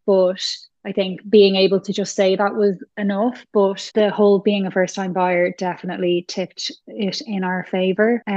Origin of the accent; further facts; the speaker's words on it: Naas, Kildare, Ireland; we bought in Naas, and that is my hometown